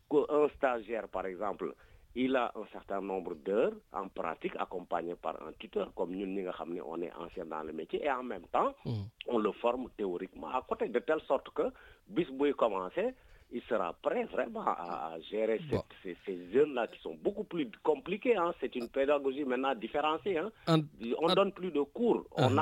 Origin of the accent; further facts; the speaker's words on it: Senegal; nous sommes Sénégalais.